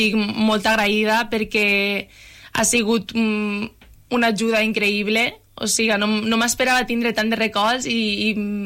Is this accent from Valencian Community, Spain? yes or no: yes; Benissa, Valencian Community, Spain; estic recolzada per el meu poble de Benissa.